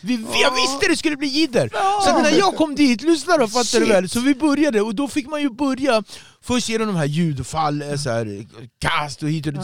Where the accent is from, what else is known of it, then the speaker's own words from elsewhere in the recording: Ektorp, Stockholm County, Sweden; Och jag är från Ektorp. Det är Nacka i alla fall, men det är en bit därifrån.